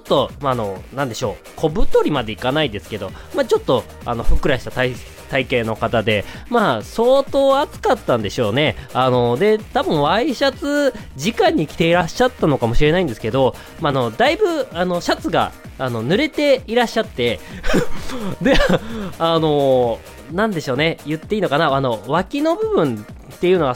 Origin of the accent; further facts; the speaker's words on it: Hokkaido, Japan; 実家北海道なんだけど、北海道情報がね、全然わかんなくなってくるっていうね、北海道出身なんですよ